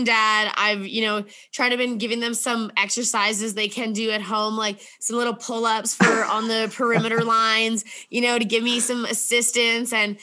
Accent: Edmonton, Alberta, Canada; So yeah, like I grew up in Edmonton, Alberta, pretty much 50% city girl, 50% farm lake girl.

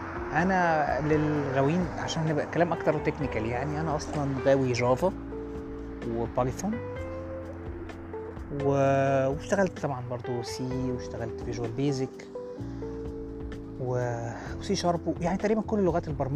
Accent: Alexandria, Alexandria Governorate, Egypt; أنا مهندس اسكندراني، بحب اسكندرية جدا طبعا. اتعلمت في اسكندرية، خريج مدرسة اسمها النصر البديل في اسكندرية لسه موجودة.

